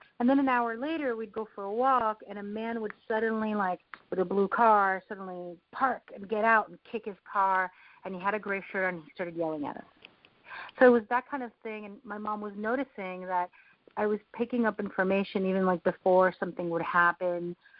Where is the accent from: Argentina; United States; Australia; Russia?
Argentina; we're South American, we're from Argentina, and also part indigenous from Argentina and then part Italian from Spain and other countries and other places, right?